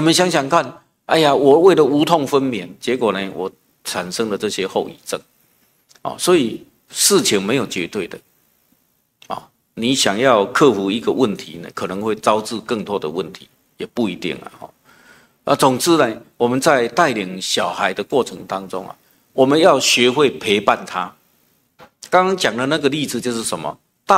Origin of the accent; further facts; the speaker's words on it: Taiwan; 我们台湾话有一句话说放惊飞啊，蛋惊死啊